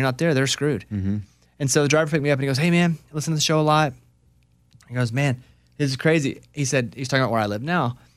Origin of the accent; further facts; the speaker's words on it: Arkansas, United States; When I grew up in Arkansas, everyone said … got a house, Hot Springs Village.